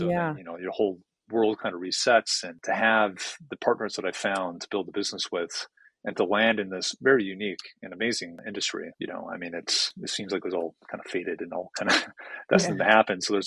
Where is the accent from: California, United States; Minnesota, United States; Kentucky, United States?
Minnesota, United States; Minneapolis; also born or lived in St. Paul; to come back to my hometown, you know, Minneapolis and St. Paul